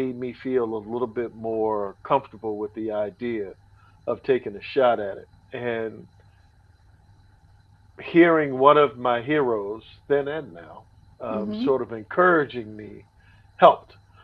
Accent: Annapolis, Maryland, United States; moved away as an adult; now in Los Angeles, United States; psychologically, I knew how to survive in Maryland and in Annapolis.

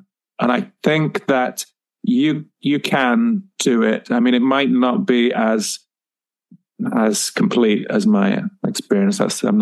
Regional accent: England, United Kingdom; also born or lived in France; when I first went to Thailand, I was 27, 28. So after, I mean, I grew up in England, yes. After school, though, I did spend some time in Europe, in France.

